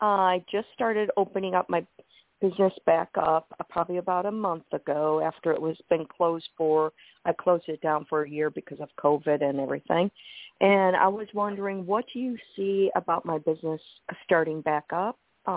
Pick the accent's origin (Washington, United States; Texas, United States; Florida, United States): Florida, United States; I'm from Florida, and it's hot.